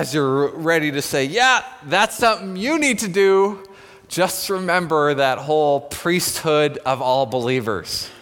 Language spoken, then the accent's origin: English; Scotland, United Kingdom; Some of us have to overcome our lineage. I'm Scottish.